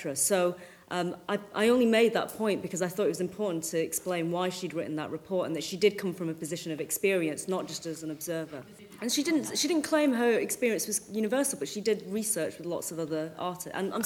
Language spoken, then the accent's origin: English; Oldham, North West England, United Kingdom; I grew up in Oldham in the 1980s.